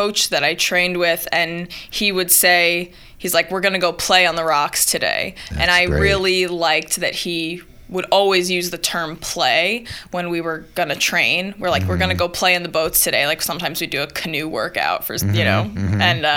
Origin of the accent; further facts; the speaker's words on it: New Paltz, New York, United States; I grew up in New Paltz, Gardner, around the mountains. My dad moved here because of the rock climbing.